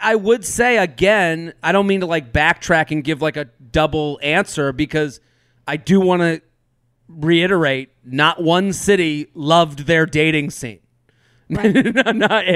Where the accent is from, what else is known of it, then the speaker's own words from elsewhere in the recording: Massachusetts, United States; I grew up, again, I'm going back to growing up outside of Boston.